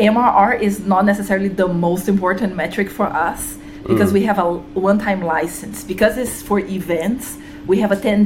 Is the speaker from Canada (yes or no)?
no; Brazil; I come from Brazil